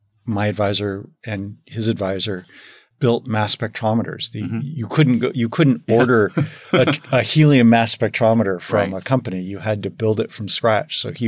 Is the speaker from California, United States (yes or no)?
yes; Los Angeles, California, United States; I grew up in Los Angeles, and my grandmother lived near the beach.